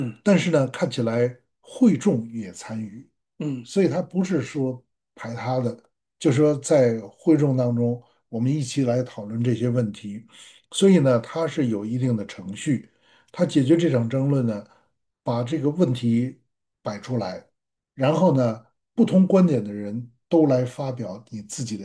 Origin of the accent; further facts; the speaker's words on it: China; 我们中国人都吃猪肉，红烧肉是很多人的 favorite 啊